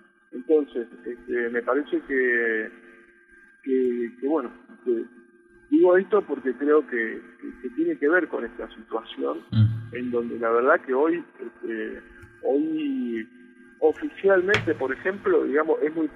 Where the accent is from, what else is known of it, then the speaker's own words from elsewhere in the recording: Comodoro Rivadavia, Chubut, Argentina; hoy nosotros somos de Comodoro Rivadavia, viajamos a Río Negro y siempre intentando sostener la estadía de la Patagonia